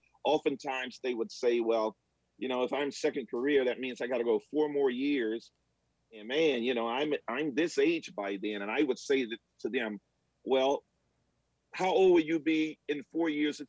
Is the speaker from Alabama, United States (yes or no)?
yes; Montgomery, Alabama, United States; I grew up in Montgomery, Alabama.